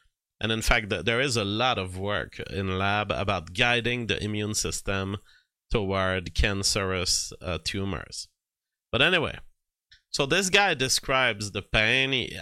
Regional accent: Canada; I eat carrots 2 months of the year as a Canadian

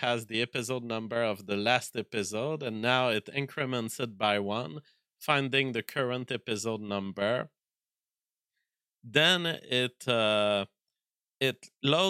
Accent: France; accent: French; English is a second language; I was much more French back then. I've taken some tricks to speak English in a more English way. I still have a major accent, but back in the days, I was talking like really a Fren

